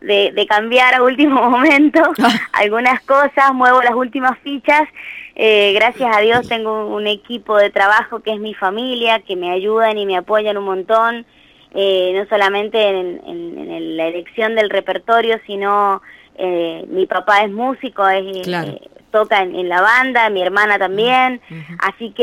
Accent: San Juan, Argentina; desde aquí, desde mi provincia natal, como lo es San Juan.

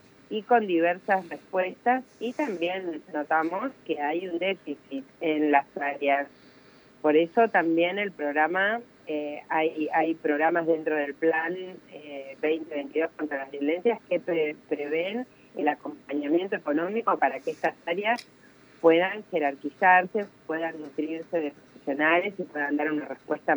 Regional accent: Buenos Aires, Argentina; Yo soy de Provincia de Buenos Aires

